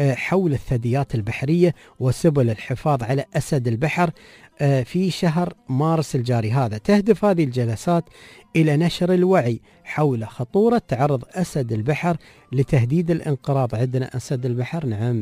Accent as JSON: {"language": "Arabic", "region": "Dubai", "country": "United Arab Emirates", "said": "بالنسبة لنا نحن من دبي والإمارات الثانية"}